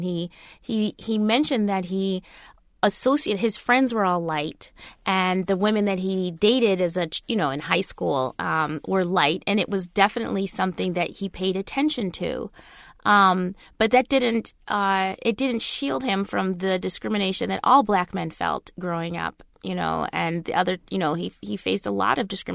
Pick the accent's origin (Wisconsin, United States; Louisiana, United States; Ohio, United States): Wisconsin, United States; because I grew up in Wisconsin in a mostly white environment.